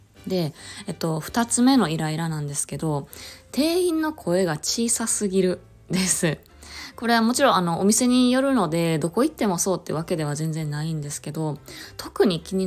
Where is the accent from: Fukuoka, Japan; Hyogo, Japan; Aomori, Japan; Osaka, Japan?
Osaka, Japan; なんかちょっと大阪から来た身としてはびっくり。